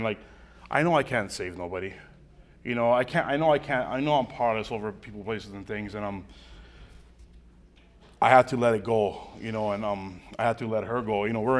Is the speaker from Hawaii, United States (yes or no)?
yes; Hawaii, United States; now in Oregon, United States; I moved from Hawaii, bro. Who the fuck would think a Hawaiian guy moves from Hawaii to Oregon, you know?